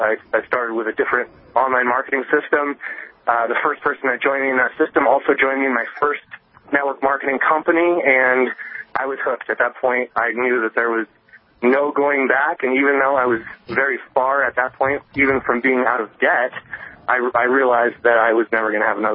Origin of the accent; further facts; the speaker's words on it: Vermont, United States; now in Fort Collins, United States; I grew up in Vermont, moved to Colorado, where I currently live in Fort Collins, Colorado.